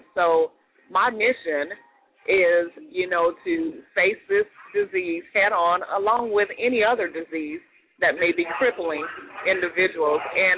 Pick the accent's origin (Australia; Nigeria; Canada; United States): United States; Barstow, California; I'm initially from Barstow, California, which is a small town in California, high desert.